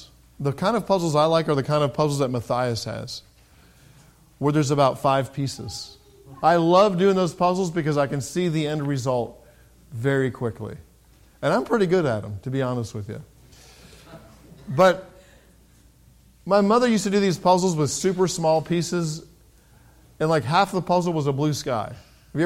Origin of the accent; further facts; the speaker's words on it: England, United Kingdom; I grew up in England, so I can say that.